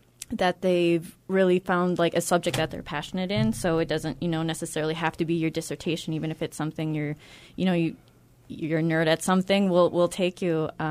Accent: Minot, North Dakota, United States; I'm originally from Minot, so I kind of knew where a good space would be.

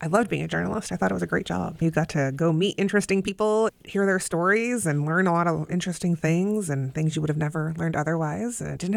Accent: Oak Park, Illinois, United States; I grew up in Oak Park.

